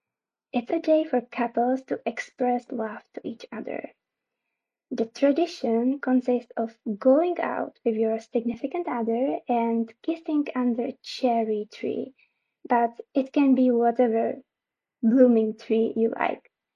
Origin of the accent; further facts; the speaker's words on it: Czechia; English is a second language; I'm from the Czech Republic, Central Europe, and I'm excited to talk to you right now.